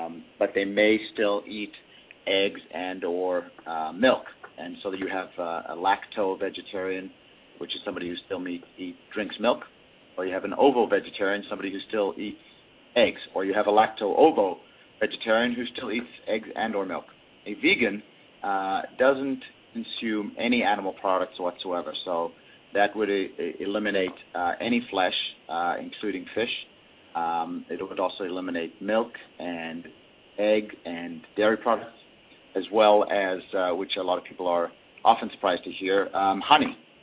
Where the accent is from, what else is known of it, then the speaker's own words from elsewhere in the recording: South Africa; moved away; also born or lived in Alberta; And growing up in South Africa, you know, there's a lot of meat being eaten there as well. I ate a lot of meat in my childhood.